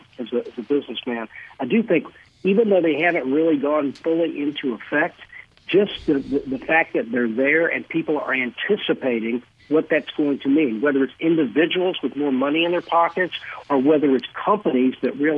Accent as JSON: {"language": "English", "region": "Texas", "country": "United States", "lives_now": "Memphis, United States", "said": "I was originally from Texas and actually moved here to Memphis to start the business."}